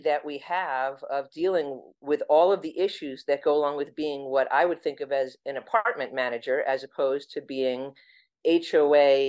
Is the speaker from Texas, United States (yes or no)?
no; Rhode Island, United States; I'm from Rhode Island, and I went to college in New York, Ithaca College, shout out to them, and law school in Rhode Island at Roger Williams Law School.